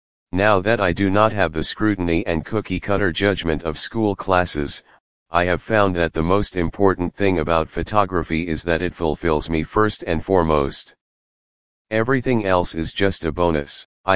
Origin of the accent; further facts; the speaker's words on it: Vancouver, British Columbia, Canada; growing up in Vancouver I did and do a lot of hiking and nature exploration.